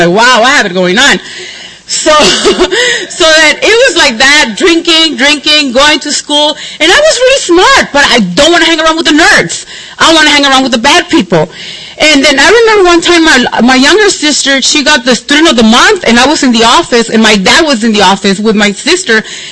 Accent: Chicago, Illinois, United States; Don't you know, I'm from Chicago, I have to look good.

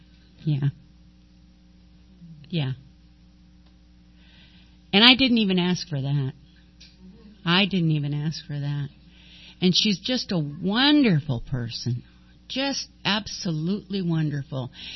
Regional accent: Long Beach, California, United States; But I wouldn't have had a place to go anyway because I was from Long Beach.

